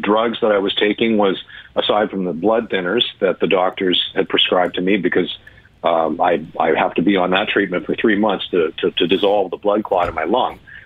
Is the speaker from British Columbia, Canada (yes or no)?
no; Winnipeg, Manitoba, Canada; my hometown of Winnipeg